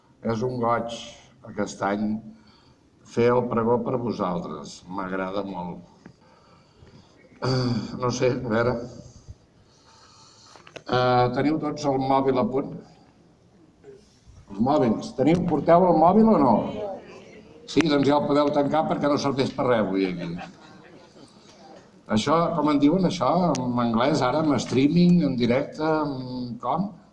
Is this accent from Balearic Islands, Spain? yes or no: no; Sant Pau d'Ordal, Catalonia, Spain; els meus orígens són de no gaire lluny d'aquí, de Sant Pau d'Ordal. Jo vaig néixer a Sant Pau d'Ordal l'any 55